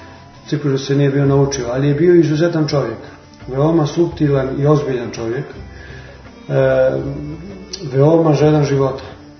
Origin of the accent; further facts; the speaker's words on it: Trebinje, Republika Srpska, Bosnia & Herzegovina; born there; ja sam 2. augusta 77. godine rođen u Trebinju, tamo su moji roditelji. Oboje su iz Trebinja, otac je baš rođen u Trebinju, majka je u jednom selu pored Trebinja rođena.